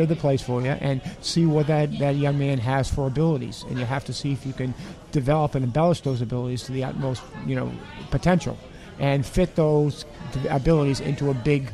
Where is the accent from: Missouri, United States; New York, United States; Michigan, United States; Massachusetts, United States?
Massachusetts, United States; Marblehead; we came from Marblehead, Massachusetts, which is a lot different than Madison, Maine